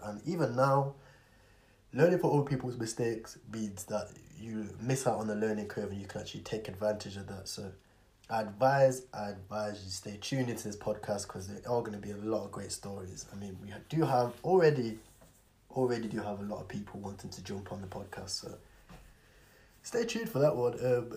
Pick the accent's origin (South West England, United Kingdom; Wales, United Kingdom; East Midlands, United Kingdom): East Midlands, United Kingdom; Nottingham; if we look at where I'm from Nottingham, United Kingdom. I was raised in the hood